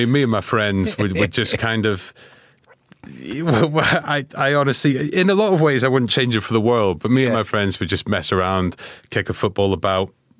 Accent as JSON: {"language": "English", "town": "Wormit", "region": "Scotland", "country": "United Kingdom", "tie": "born or raised there", "said": "I grew up in Fife. I grew up in a small town called Wormit. No one's ever really heard of it, but it's just, if you go to Dundee, which is like the fourth biggest city in Scotland, it's just over the water."}